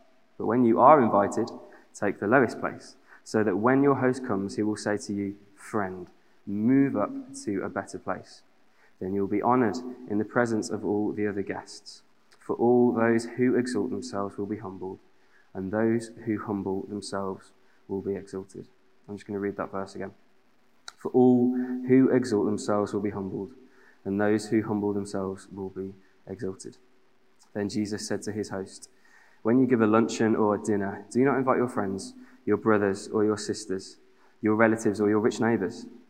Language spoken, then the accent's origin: English; Aldridge, West Midlands, United Kingdom; I grew up in the West Midlands. I grew up in a small town of about 25,000 people called Aldridge.